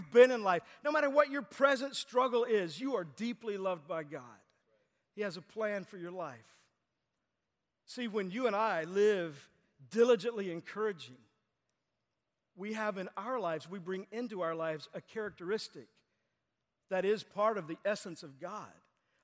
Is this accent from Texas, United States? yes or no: yes; Texas, United States; I grew up in Texas. That's what we did